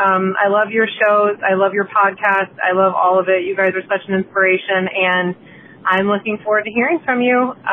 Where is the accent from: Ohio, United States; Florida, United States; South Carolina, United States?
Florida, United States; Jacksonville; I'm from Jacksonville, Florida, and I recently got engaged and am super excited about getting married.